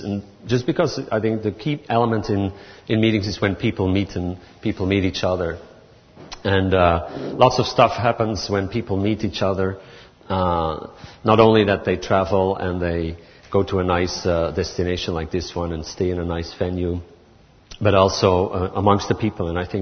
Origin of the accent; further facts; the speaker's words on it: Belgium; I'm from Belgium.